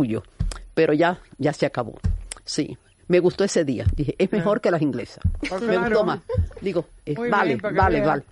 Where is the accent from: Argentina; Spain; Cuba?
Cuba; Cienfuegos; moved away as an adult; Sí, pues fue mi infancia, a los 19 años cuando me fui de Cienfuegos.